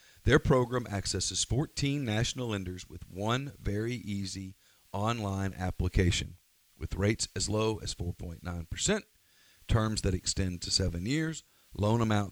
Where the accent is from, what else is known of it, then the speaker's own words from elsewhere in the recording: Ruston, Louisiana, United States; I grew up in Ruston, Louisiana, so that was my wheelhouse, and I was 15 at the time